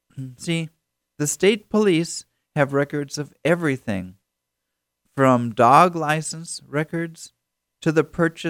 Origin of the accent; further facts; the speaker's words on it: United States; born there; And I thank God that I was born here in America.